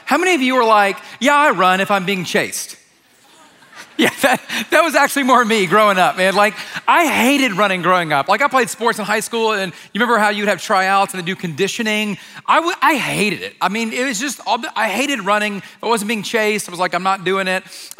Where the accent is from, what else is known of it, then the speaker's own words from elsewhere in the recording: Georgia, United States; I grew up in Georgia.